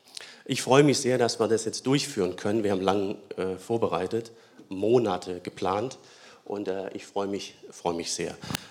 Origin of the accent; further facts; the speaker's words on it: Baden-Württemberg, Germany; accent: Swabian; ich schwätze normalerweise Schwäbisch, ne?